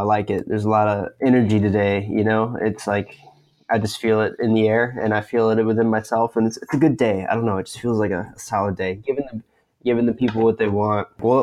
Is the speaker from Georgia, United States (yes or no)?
no; Pensacola, Florida, United States; born there; So I was born on October 22nd, 1998, in the city of Pensacola, Florida, the western gate to the Sunshine State. The city of Five Flags, the 850, you know, in the other side of Florida where I currently live.